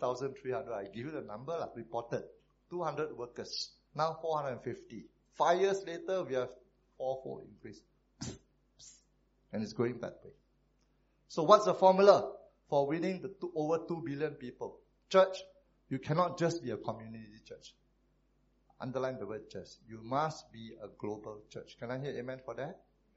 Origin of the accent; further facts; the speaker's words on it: Taiping, Perak, Malaysia; This place, I think if I close my eyes, because I come from Taiping, you see?